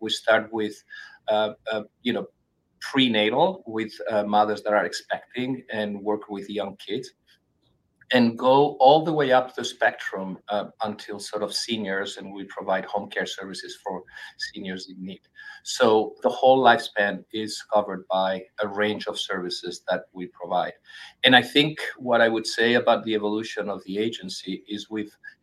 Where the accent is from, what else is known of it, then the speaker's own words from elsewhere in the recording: Spain; moved away as an adult; now in Boston, United States; Originally, I am from Spain, and I got to Boston 30 years ago, and got a master's here in Boston.